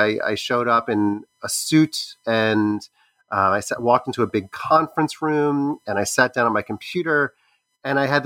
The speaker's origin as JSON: {"language": "English", "town": "Baltimore", "region": "Maryland", "country": "United States", "tie": "born or raised there", "said": "I'm a professor of history at the ILR School of Cornell University. I grew up in Baltimore, Maryland"}